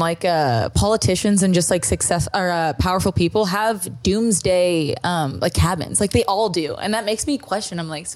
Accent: Toronto, Ontario, Canada; No, I'm from Toronto.

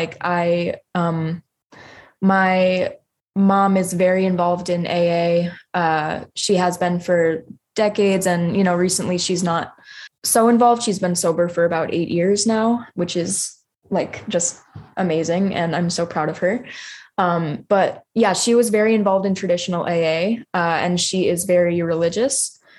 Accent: Maine, United States; I grew up in Maine.

